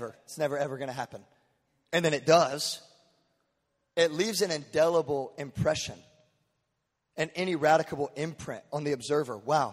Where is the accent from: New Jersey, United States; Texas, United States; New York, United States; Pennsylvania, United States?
Texas, United States; Now, I'm from Texas. I don't pronounce everything correct.